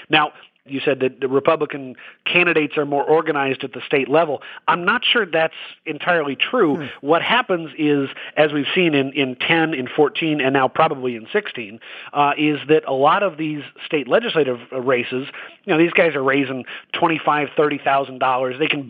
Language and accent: English; Washington, United States; go back to the example of my home state of Washington.